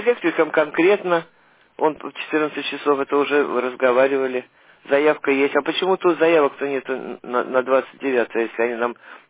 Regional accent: Lomonosov, Saint Petersburg, Russia; я из Ломоносова

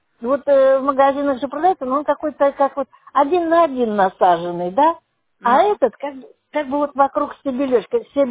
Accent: Siberia, Russia; Мы-то чеснок-то все едим, мы же из Сибири, я не знаю, как вы, конечно.

